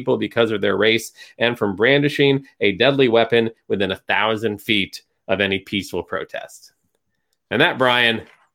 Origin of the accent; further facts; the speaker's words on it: Schenectady, New York, United States; going back to my hometown of Schenectady, New York